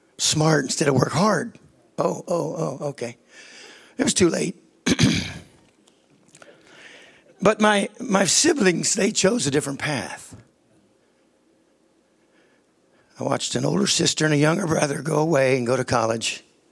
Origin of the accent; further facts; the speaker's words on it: Yakima, Washington, United States; I grew up in Yakima. There was no rain.